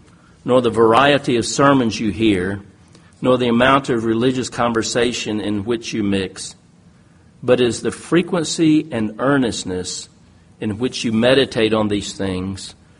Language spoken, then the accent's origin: English; Thailand; now in United States; I grew up in Thailand. My parents were missionaries, and that was a wonderful experience, not always easy, but I went when I was 3 years old, so I didn't really know any better, but I grew up in that culture.